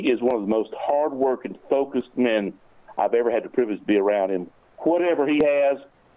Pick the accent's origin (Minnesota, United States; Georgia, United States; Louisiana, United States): Georgia, United States; I'm from Georgia, and when I transferred back home